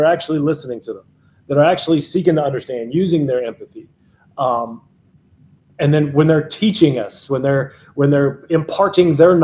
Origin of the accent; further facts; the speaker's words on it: Kentucky, United States; I'm from Kentucky.